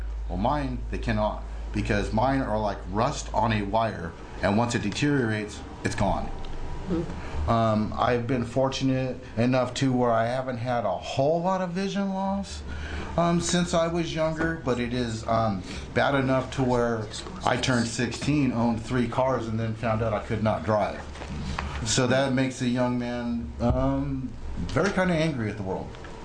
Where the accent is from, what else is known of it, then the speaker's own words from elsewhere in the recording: California, United States; And then they had misdiagnosed me, and I'm from California, and I went to like a big clinic, Scripps Clinic, Green's Clinic